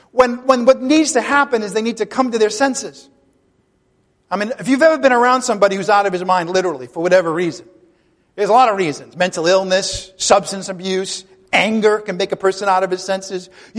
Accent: Ireland; I'm Irish, okay? So I kind of like the quarrelsome deal, but I can't.

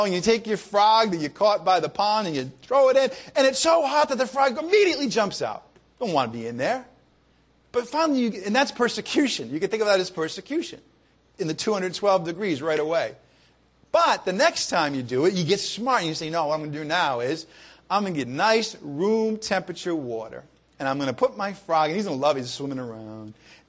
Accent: Ireland; I'm Irish, right?

